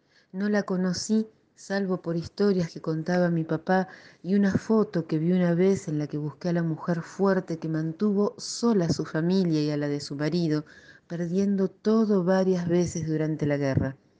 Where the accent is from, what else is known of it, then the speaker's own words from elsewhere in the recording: Argentina; Así que yo soy half. Soy japonesa en Argentina y argentina en Japón